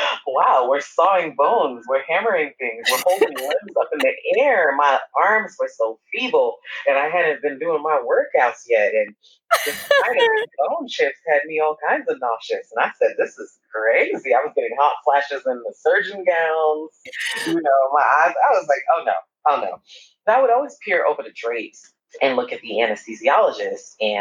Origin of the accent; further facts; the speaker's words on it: Brooklyn, New York, United States; now in Hempstead, United States; I grew up in Brooklyn and moved to Hempstead, Long Island when I was about 13 and took off from there.